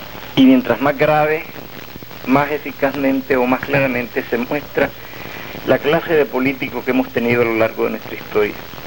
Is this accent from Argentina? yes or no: no; Nicaragua; y los protagonistas de la vida nacional somos los nicaragüenses